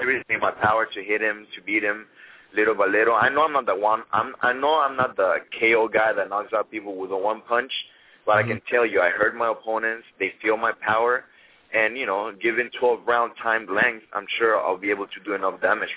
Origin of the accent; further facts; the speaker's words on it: Guadalajara, Jalisco, Mexico; Los Angeles to me is like Guadalajara too. So I'm from Guadalajara